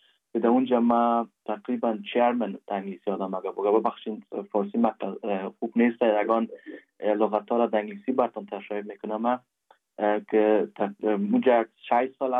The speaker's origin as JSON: {"language": "Persian", "region": "Kabul", "country": "Afghanistan", "said": "از کابل هستم. … از کابل هست، پدر کلانای ما از کابل هست."}